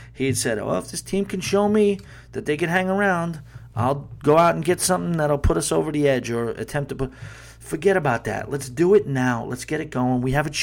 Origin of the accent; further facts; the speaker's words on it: Long Island, New York, United States; I'm from Long Island, New York.